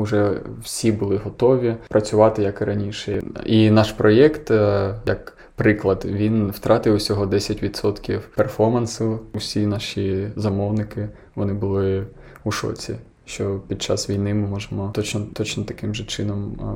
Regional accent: Kharkiv, Kharkiv Oblast, Ukraine; Вибачте, я з Харкова, я замускалений.

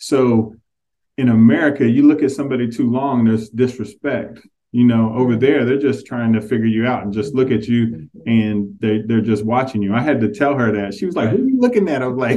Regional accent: Ohio, United States; We've lived up north. Like I'm from Ohio.

